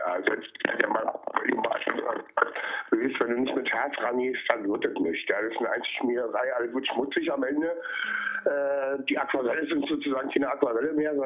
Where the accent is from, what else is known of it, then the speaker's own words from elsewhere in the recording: Berlin, Germany; Meine Geburtsstadt Berlin hatte damals noch keine Mauer, bin aber im Ostteil der Stadt geboren, in Friedrichshain.